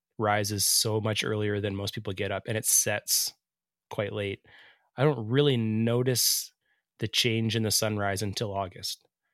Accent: Edmonton, Alberta, Canada; We're two chefs from Edmonton, Alberta, Canada.

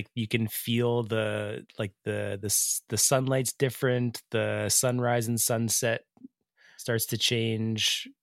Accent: Edmonton, Alberta, Canada; We're two chefs from Edmonton, Alberta, Canada.

